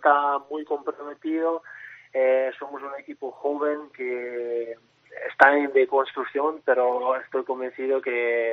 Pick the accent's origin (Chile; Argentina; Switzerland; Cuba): Switzerland; also born or lived in Italy; now in Spain; En varias situaciones soy suizo y luego cuando me viene bien también soy italiano.